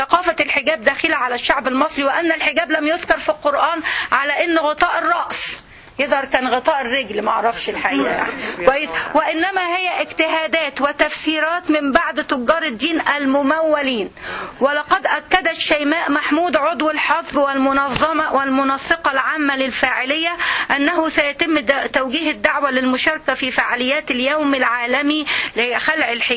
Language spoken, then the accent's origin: Arabic; Egypt; now in United States; مصر هي أمي نيلها هو دمي